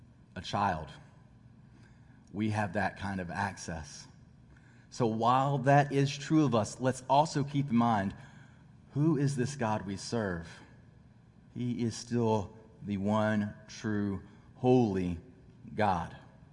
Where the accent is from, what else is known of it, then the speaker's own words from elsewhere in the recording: the South, United States; I'm from the South, so like if there's any like reference to it, I get it.